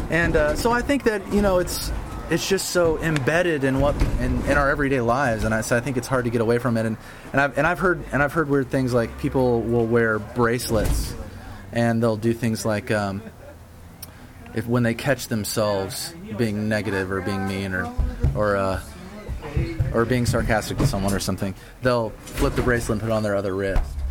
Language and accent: English; Florida, United States; And so, you know, I'm from Florida. I don't drive on ice or anything like that.